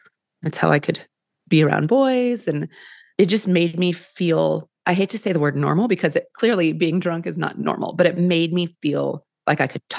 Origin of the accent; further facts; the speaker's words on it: Kansas City, United States; I grew up in the Midwest, in a suburb. Suburb is a nice term, of Kansas City.